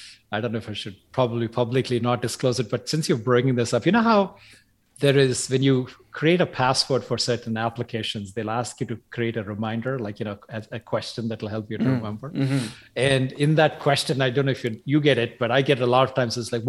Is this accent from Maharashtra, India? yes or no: no; Chennai, Tamil Nadu, India; born there; I was born in Madras, which is now called Chennai in South India.